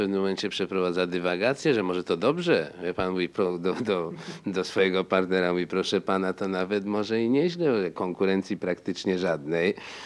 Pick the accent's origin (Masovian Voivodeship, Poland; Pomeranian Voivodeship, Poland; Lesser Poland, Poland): Lesser Poland, Poland; Kraków; a jestem z Krakowa.